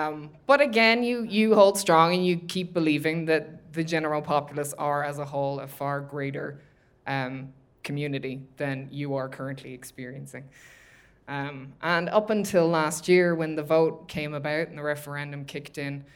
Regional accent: Ireland; growing up in Ireland

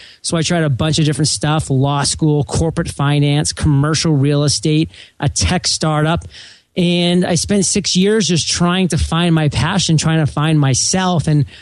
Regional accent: Maine, United States; to Maine after being gone for 13 years, kind of this like triumphant return, like I'm coming back to my home state.

